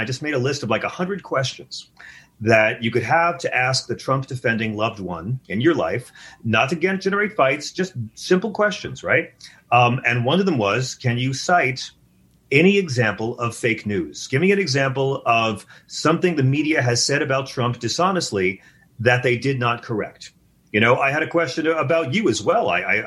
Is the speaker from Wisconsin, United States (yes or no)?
no; Long Island, New York, United States; I'm from Long Island. I know.